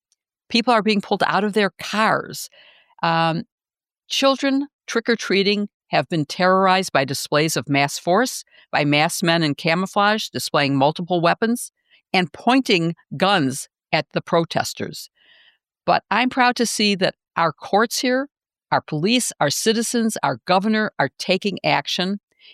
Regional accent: Chicago, Illinois, United States; It's been a busy week in Chicago, and as you learn what ICE is doing here in my hometown, remember your own town could be next.

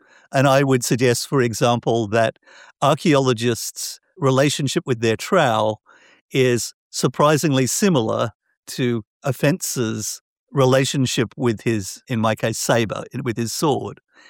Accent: Australia; but I am Australian.

